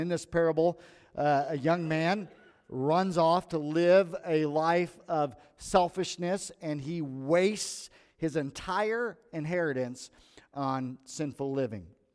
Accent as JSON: {"language": "English", "town": "Bethany", "region": "Missouri", "country": "United States", "tie": "born or raised there", "said": "I grew up in Bethany, Missouri. I'm a graduate of South Harrison High School in 1993."}